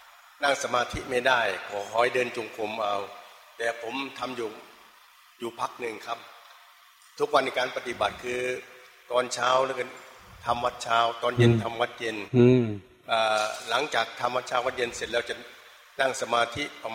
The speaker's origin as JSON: {"language": "Thai", "town": "Korat", "region": "Nakhon Ratchasima", "country": "Thailand", "said": "ผมมาจากโคราชครับ"}